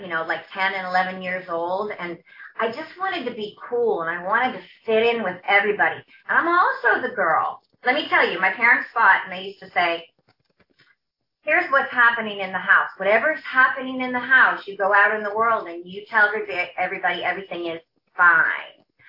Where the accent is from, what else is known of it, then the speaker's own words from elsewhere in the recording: Torrance, California, United States; You know, I was raised in Torrance, California.